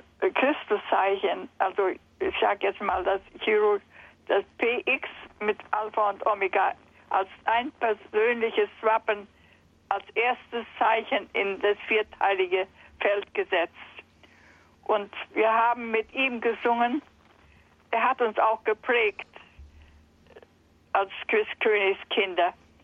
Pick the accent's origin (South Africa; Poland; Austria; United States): Poland; Warmian-Masurian Voivodeship; Ich komme aus dem Ermland. aus dem ostpreußischen katholischen Ermland.